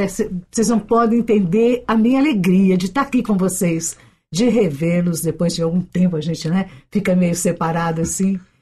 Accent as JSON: {"language": "Portuguese", "region": "São Paulo", "country": "Brazil", "tie": "born or raised there", "lives_now": "Guarulhos, Brazil", "said": "Nasci em São Paulo mesmo, no bairro de Santana, onde morei até pouco tempo. E um lugar muito gostoso, que eu amo de paixão. Agora eu mudei, né? Uhum. Já estou em outro município."}